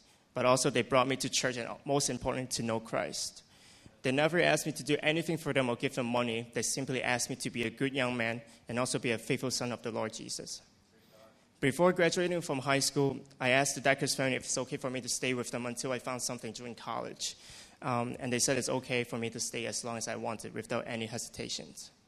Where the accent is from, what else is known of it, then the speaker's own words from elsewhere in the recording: Hong Kong; Born and raised in Hong Kong, grew up in a traditional Chinese family